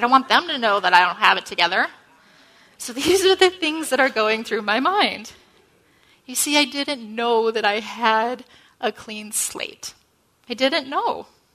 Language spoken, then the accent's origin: English; Michigan, United States; a recent trip that I took back to my hometown in Michigan.